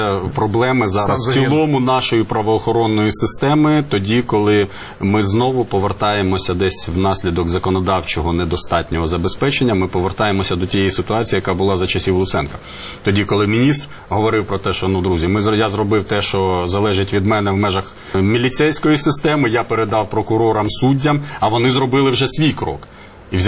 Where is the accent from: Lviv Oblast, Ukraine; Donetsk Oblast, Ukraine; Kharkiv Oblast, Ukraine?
Kharkiv Oblast, Ukraine; У Харкові, в Харківській області, моїй рідній області